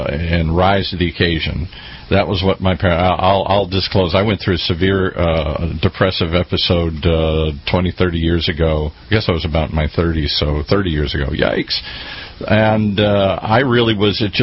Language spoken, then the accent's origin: English; Midwest, United States; And I grew up in the Midwest